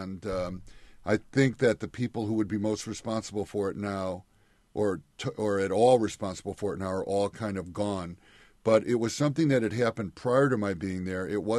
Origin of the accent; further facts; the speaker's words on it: Illinois, United States; This is central Illinois, and this is supposed to be an area of the country that is, you know, I come from Illinois, so I think it's the true heartland of America